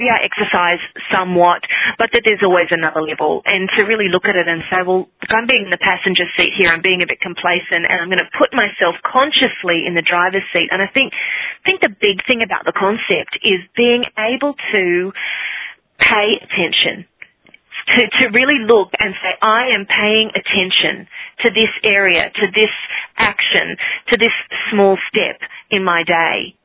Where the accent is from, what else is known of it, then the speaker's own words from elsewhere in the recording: Australia; now in New York, United States; Well, I am from Australia originally